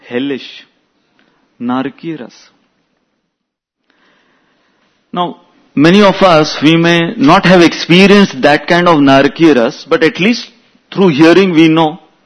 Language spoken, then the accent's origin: English; Nashik, Maharashtra, India; I am coming from Nasik. Nasik is now called the wine city. It's supposed to be divine city.